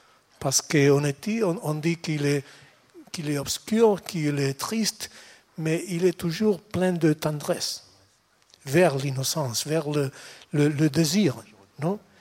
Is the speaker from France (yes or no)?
no; Úbeda, Andalusia, Spain; ma ville natale, Úbeda